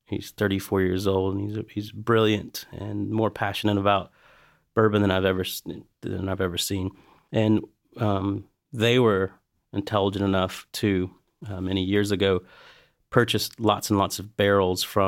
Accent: Appalachia, United States; it's very similar to the trailer park parties that I grew up with in the Appalachian Mountains.

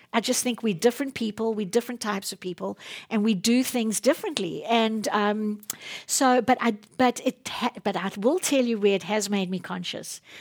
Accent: South Africa; now in United States; So I'm kind of conflicted coming from that country, even in and of myself.

